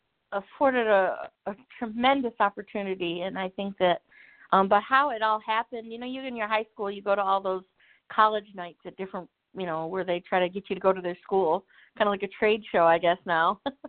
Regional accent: Cattaraugus Reservation, New York, United States; You know, I grew up on the Cattaraugus Reservation. It's about an hour south of Buffalo, New York.

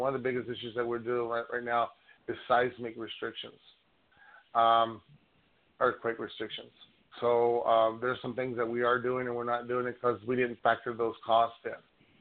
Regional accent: Phoenix, Arizona, United States; also born or lived in Portland; now in Albuquerque, United States; I grew up in the Phoenix market. It's in Portland for quite a while

